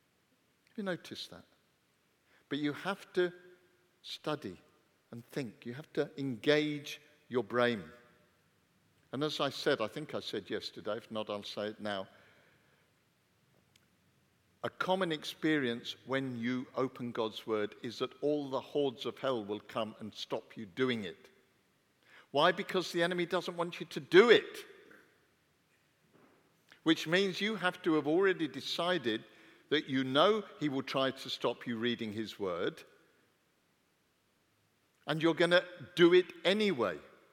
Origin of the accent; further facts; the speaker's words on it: England, United Kingdom; Now, I was brought up in England. And as an Englishman, I learned from an early age